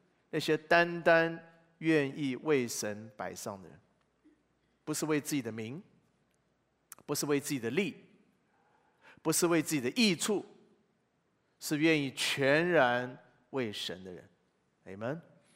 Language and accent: Chinese; China; 作为一个中国人，我们常常觉得很骄傲，